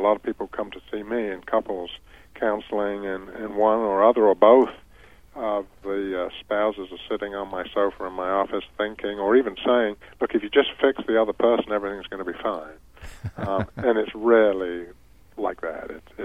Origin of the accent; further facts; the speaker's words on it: England, United Kingdom; now in Hilton Head Island, United States; Well, I come from England originally, as you can probably tell. But I've been here, and here is actually Hilton Head Island, South Carolina. I've been here for 25 years.